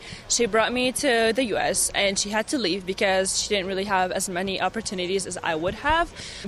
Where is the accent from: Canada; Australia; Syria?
Syria; Damascus, Damascus Governorate; now in United States; I'm from Syria. I'm actually from Damascus, Syria. I am 18 years old.